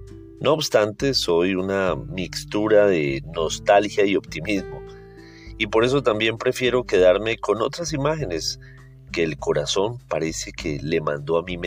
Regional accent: Santander, Colombia; Pero somos finalmente orgullosos santandereanos.

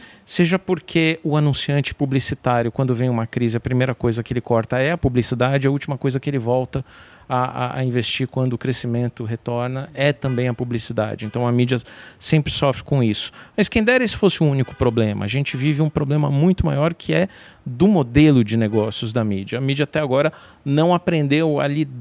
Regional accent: São Paulo, Brazil; now in Brasília, Brazil; hoje eu moro em Brasília, mas sou de São Paulo, estudei em São Paulo, estudei aqui na Avenida Paulista, e me lembro muito quando eu era jovem ali, 17, 18 anos, eu estudava na Avenida Paulista

